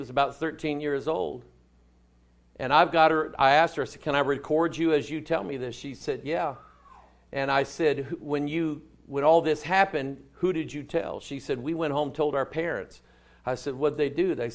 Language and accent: English; Arkansas, United States; Come on, I'm from Arkansas. I heard that one.